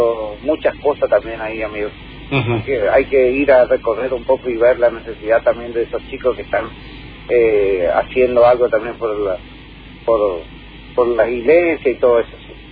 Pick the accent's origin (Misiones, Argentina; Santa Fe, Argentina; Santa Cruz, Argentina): Misiones, Argentina; Puerto León; also born or lived in Jardín América; Yo soy nacido ahí en Jardín América cuando la sala era de madera todavía, pero oriundo de Puerto León.